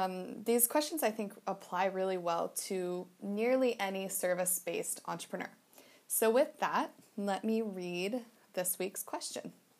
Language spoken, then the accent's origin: English; Boise, Idaho, United States; now in Thailand; We're leaving Thailand in a couple months and heading back to my hometown of Idaho, Boise, Idaho, for about 4 months